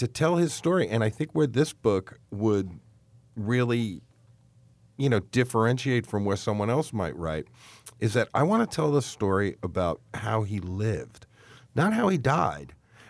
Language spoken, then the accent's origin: English; New York, United States; I'm from New York, and if I walk down the street in Manhattan and ask 100 people who Lance Cijon was, nobody would know him.